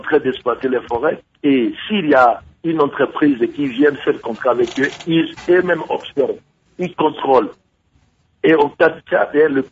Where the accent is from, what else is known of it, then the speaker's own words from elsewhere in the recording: Équateur, DR Congo; Mais chez nous, à l'Équateur, c'est la forêt.